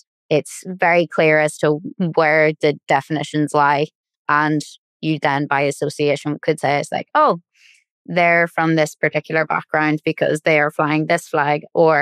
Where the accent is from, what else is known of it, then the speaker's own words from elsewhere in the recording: Ireland; So all of my life, I would say, I grew up with being Irish. So then coming up to Belfast and being completely immersed in an area that was very clearly and visually separate